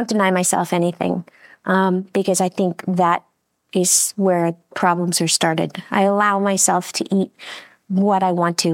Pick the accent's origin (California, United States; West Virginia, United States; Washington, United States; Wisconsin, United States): California, United States; Los Angeles; maybe doing another little tour of a few more cities that we missed, like maybe my hometown, L.A.